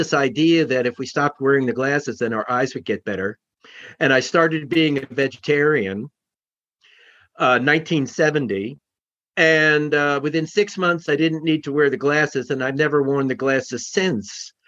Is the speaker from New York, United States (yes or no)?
yes; Manhattan, New York, United States; but I grew up near you in Manhattan. My father was a cardiologist